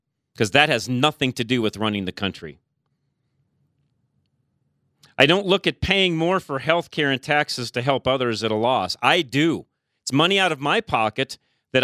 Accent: United States; And frankly, again, as an American, what do we lose when another country doesn't respect us?

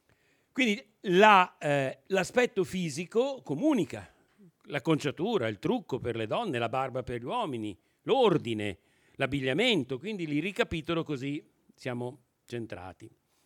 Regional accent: Bologna, Emilia-Romagna, Italy; Io sono bolognese, quindi il mio Veneto fa schifo, ma con voi genovesi può passare

